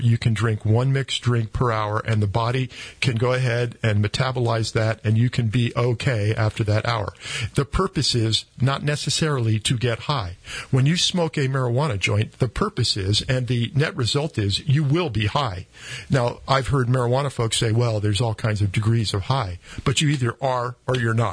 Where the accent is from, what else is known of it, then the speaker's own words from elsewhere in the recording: Humboldt, California, United States; I'm not talking about 3% hippie pot that we had when I was growing up in Humboldt.